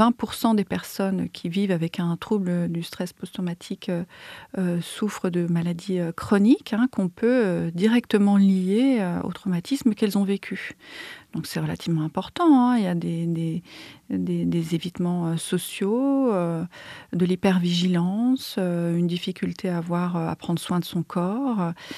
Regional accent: Mâcon, Bourgogne-Franche-Comté, France; j'ai travaillé dans le réseau violence intrafamiliale de la région de Mâcon, puisqu'on vient de Mâcon.

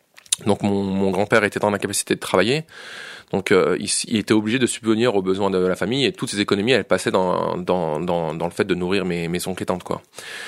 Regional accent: Bourg-en-Bresse, Auvergne-Rhône-Alpes, France; je suis entre autres vidéaste, je suis de Bourg-en-Bresse.

